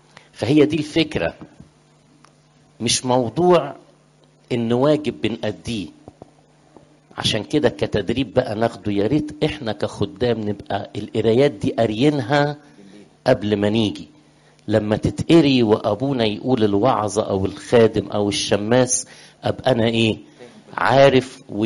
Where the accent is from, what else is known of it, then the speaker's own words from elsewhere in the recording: Upper Egypt, Egypt; أنا فاكر زمان، أنا صعيدي يعني، ففي الصعيد كان أبونا يقول لنا